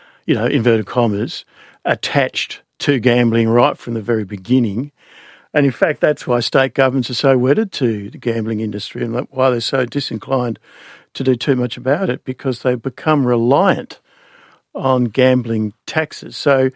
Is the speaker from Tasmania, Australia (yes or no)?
yes; Tasmania, Australia; I grew up in Tasmania and I was well aware as a teenager the fraught debate about legalising the first casino.